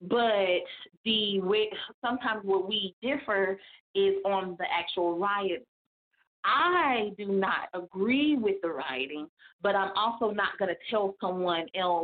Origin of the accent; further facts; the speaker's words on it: Fayetteville, North Carolina, United States; also born or lived in Mississippi; growing up in Mississippi and growing up in Fayetteville, well, really growing up in Fayetteville, North Carolina. And, you know, being from Mississippi and having, of course, those roots from my mom and my dad